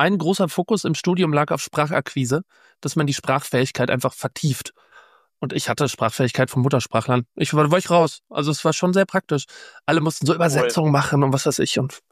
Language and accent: German; Brussels, Brussels-Capital Region, Belgium; Ich komme ja aus Brüssel, habe ich ja mit meinem Führerschein schon gesagt. Das heißt, ich spreche fließend Französisch.